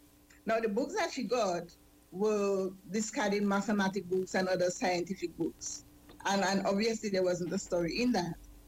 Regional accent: Dominica; moved away as an adult; now in Montserrat; Actually, I am originally from the Nature Island of Dominica. I was born there. I came to live in Montserrat some almost 25 years ago.

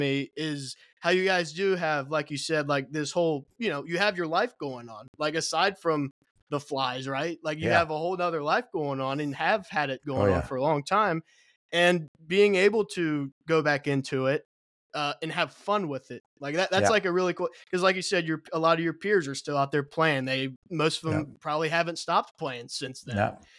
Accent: Cincinnati, Ohio, United States; And I'm from Cincinnati, Ohio, so surfing isn't really a big part of my life at all

